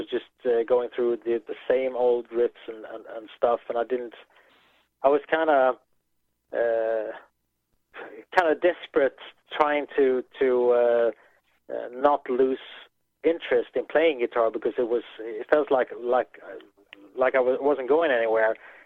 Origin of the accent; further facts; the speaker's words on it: Sweden; since we're from Sweden, I think we have some other influences